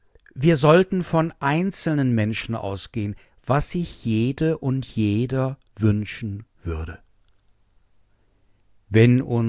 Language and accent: German; Essen, North Rhine-Westphalia, Germany; Ich komme aus der Stadt Essen. Da lebten auf ein paar Quadratkilometern schnell mal 1000 Menschen und mehr.